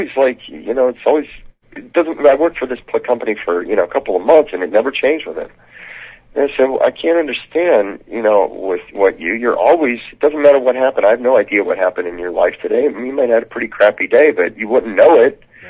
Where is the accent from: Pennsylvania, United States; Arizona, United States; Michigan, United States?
Pennsylvania, United States; Johnstown; I used to work at a coffee shop in a mall in my hometown of Johnstown, Pennsylvania.